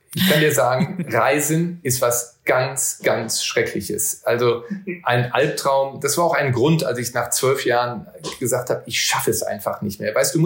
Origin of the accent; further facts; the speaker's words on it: Neuss, North Rhine-Westphalia, Germany; Ich liebe New York, aber natürlich mein Herz und meine Heimat ist Neuss.